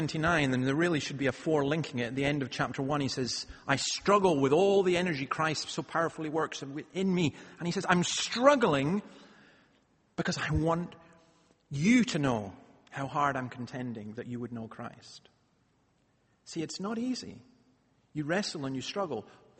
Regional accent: Scotland, United Kingdom; I just think it's wonderful that I can come as a Scotsman and go to a Chinese Presbyterian church

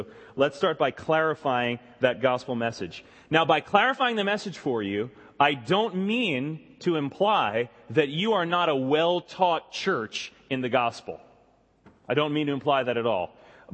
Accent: United States; because I am very American, which translated means naturally obnoxious.

